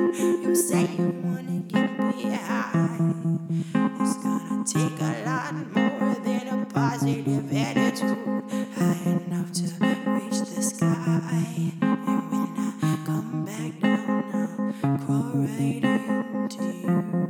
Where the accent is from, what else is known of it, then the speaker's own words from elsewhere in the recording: Texas, United States; And you know I'm Texan when I say all y'all.